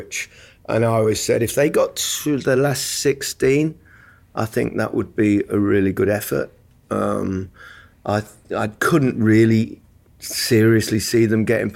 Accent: England, United Kingdom; As an Englishman, I'm very experienced in that.

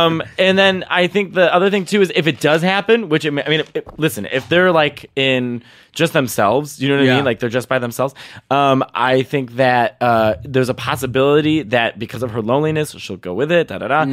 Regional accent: Chicago, Illinois, United States; My college town was Chicago, my hometown.

